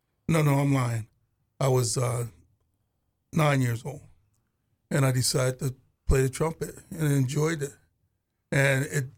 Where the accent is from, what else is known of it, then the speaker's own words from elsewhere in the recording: York, Pennsylvania, United States; I'm born from York, Pennsylvania, Amish country.